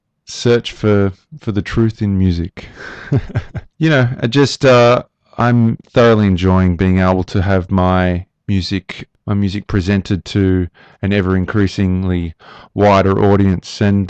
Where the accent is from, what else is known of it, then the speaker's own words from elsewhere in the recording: Australia; being an Australian jazz artist means that we're actually somewhat removed from the jazz continuum